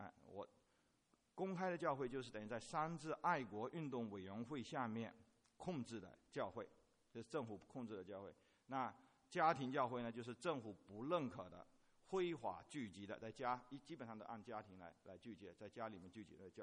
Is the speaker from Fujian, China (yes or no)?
yes; Fujian, China; 像我们福建老家那个地方，虽然也有的山海拔到1000多米高的，可是普遍来说都是海拔500米以下的